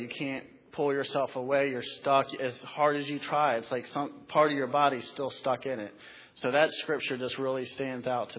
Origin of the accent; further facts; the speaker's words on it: Fredericksburg, Virginia, United States; working for the Fredericksburg Teen Challenge about 4 months ago. And it's just wonderful to be back in my hometown.